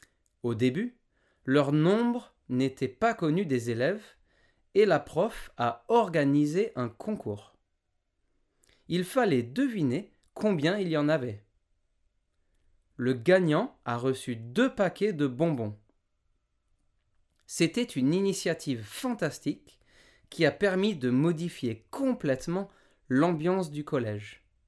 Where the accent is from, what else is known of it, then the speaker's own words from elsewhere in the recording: Lyon, Auvergne-Rhône-Alpes, France; now in Paris, France; Je viens de Lyon.